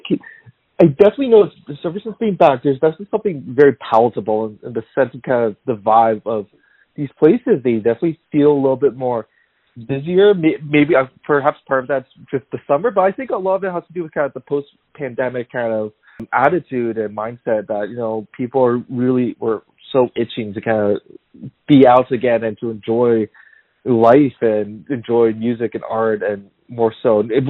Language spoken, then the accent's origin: English; Canada; So I was born in Canada, but my heritage is Korean. And I, growing up as a Canadian